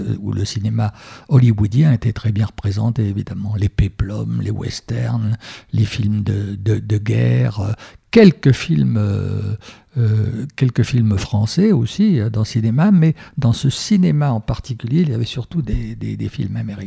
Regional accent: Montluçon, Auvergne-Rhône-Alpes, France; je parle essentiellement de ma ville natale de Montluçon, qui est une ville industrielle, ça n'a rien de glamour

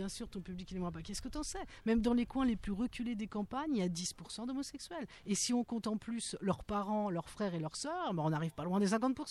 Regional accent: Switzerland; Donc merci, je viens de Suisse.

